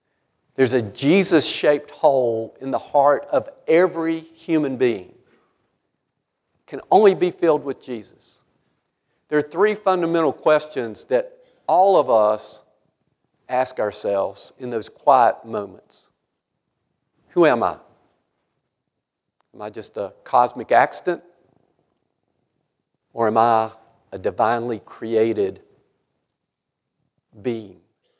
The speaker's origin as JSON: {"language": "English", "country": "United States", "tie": "born there", "said": "I was born in Randolph County. I'm the only justice in the history of the state to have been born in Randolph County."}